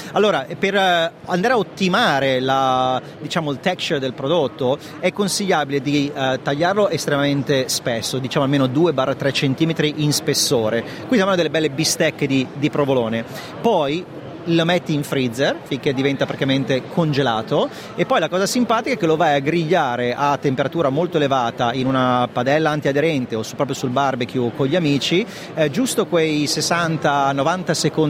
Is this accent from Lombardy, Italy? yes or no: yes; Milan, Lombardy, Italy; Io sono di Milano, il classico provolone della Valpadana, chiaramente io essendo di Milano c'è una connection